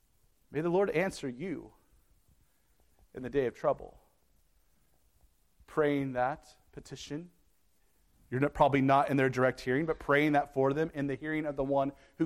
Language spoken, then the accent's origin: English; Kansas, United States; growing up in Kansas, this is how we said it, to every nook and cranny of the world?